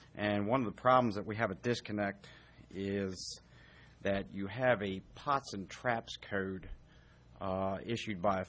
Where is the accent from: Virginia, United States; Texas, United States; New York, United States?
Virginia, United States; Chincoteague; I'm a commercial fisherman from Chincoteague, Virginia.